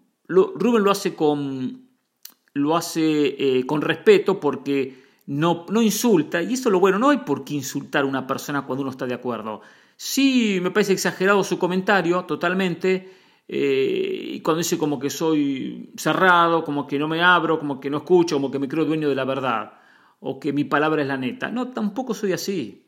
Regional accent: Mar del Plata, Buenos Aires Province, Argentina; moved away as an adult; Yo me fui de Argentina a los 22. Más o menos esa edad tenía. Fue en Mar del Plata.

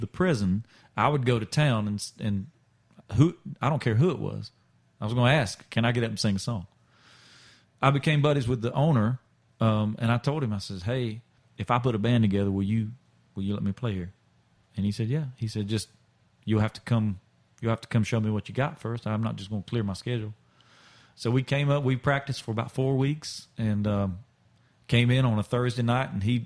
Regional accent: Lyons, Georgia, United States; South Georgia, a little town called Lyons, Georgia.

